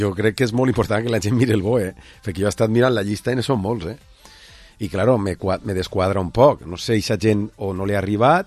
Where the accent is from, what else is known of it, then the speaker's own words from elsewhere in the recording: Vila-real, Valencian Community, Spain; tu, jo, la gent de Vila-real, que som de Vila-real i vivim les festes